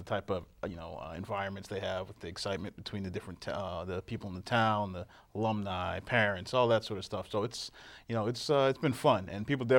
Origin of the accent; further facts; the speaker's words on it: Lowell, Massachusetts, United States; now in Lehigh Valley, United States; I worked up in Massachusetts, where I grew up, near the Lowell, Massachusetts area